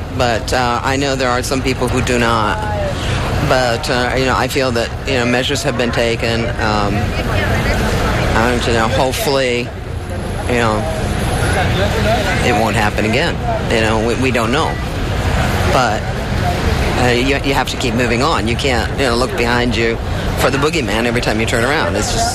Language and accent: English; Pennsylvania, United States; I'm from Pennsylvania.